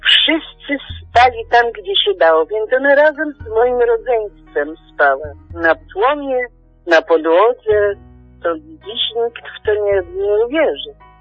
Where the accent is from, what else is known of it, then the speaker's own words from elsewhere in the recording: Żyraków, Subcarpathian Voivodeship, Poland; Pochodzę z Żyrakowa pod Dębicą. Się urodziłam w 1945 roku.